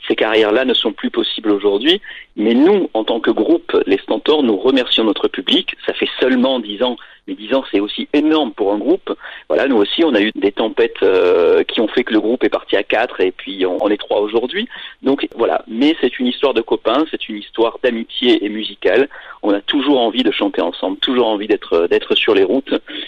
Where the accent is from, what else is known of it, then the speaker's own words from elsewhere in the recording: south of France, France; puisque moi je viens du Sud aussi